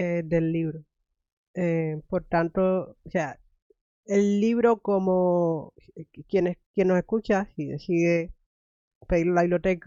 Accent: Cuba; yo soy cubana, las dos nacimos hacia el final del siglo XX

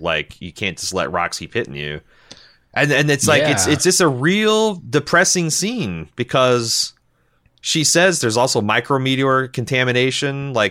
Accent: Midwest, United States; we're from the Midwest, we know what stocks are.

